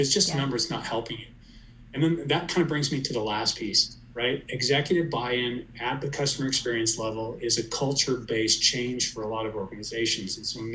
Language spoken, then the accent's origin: English; Colorado, United States; So, and I'm from Colorado, so I'm maybe cheating a little bit here